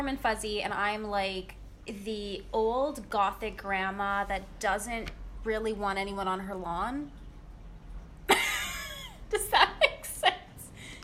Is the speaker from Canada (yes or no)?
yes; Alberta, Canada; And then we want to research the Canadian crimes because we're both Canadian. We grew up, you know, in Alberta.